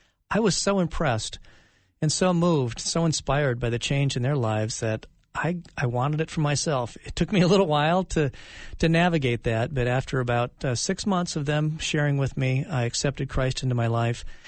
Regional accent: Marshall, Minnesota, United States; Well, my life growing up in Marshall, Minnesota, son of a music teacher, we had a good home

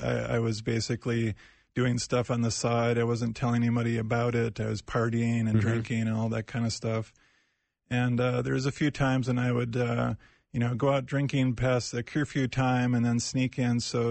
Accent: Edina, Minnesota, United States; also born or lived in Bloomington; I thought it would be like growing up in West Bloomington and in Edina.

